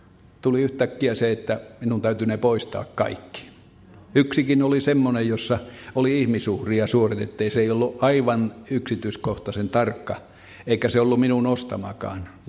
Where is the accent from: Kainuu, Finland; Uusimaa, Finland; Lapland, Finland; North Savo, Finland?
Lapland, Finland; born there; synnyin tähän maailmaan siellä Kemijokivarressa vuonna 1936, toukokuun 21. päivä.